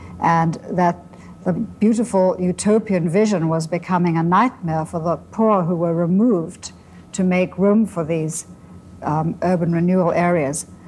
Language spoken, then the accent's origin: English; Zambia; born there; I was born in Zambia.